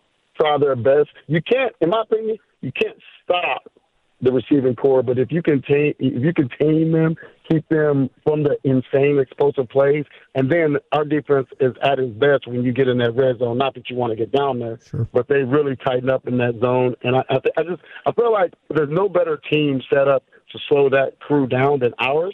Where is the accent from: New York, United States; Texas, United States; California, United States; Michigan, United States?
Texas, United States; And then growing up in Texas, that's what you do.